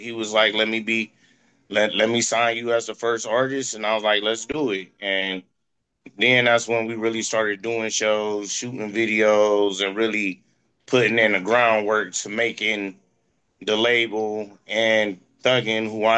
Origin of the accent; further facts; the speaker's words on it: Akron, Ohio, United States; right, I'm from Akron, Ohio, 330. We like 30, 45 minutes away from Cleveland, so we ain't far.